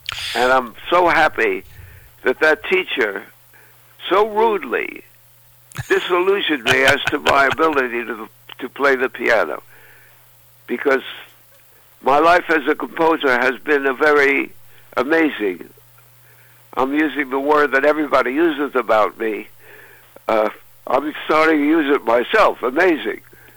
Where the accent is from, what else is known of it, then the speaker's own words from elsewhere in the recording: Cedarhurst, New York, United States; I grew up in a beautiful little town on Long Island, New York. It was called Cedarhurst.